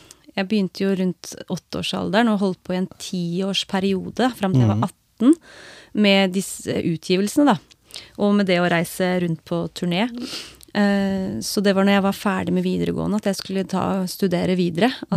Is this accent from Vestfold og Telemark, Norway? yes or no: yes; Skien, Vestfold og Telemark, Norway; Den ble faktisk spilt her hjemme I Skien